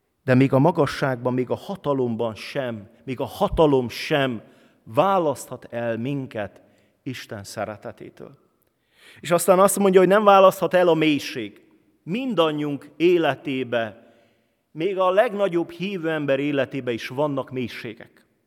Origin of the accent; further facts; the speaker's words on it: Transylvania, Romania; moved away as an adult; now in Hungary; Én Erdélyből jöttem, és a Ceausescu diktatúra alatt éltem.